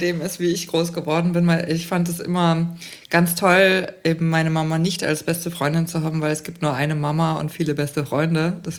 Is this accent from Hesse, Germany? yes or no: no; Bavaria, Germany; born or raised there